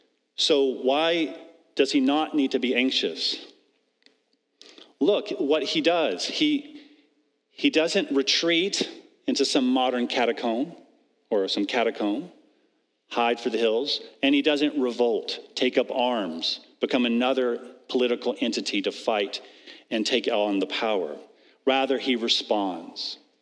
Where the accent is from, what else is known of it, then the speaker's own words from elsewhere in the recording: American South, United States; It reminds me of when I grew up in the American South, and we played King of the Hill on hay bales on our farm.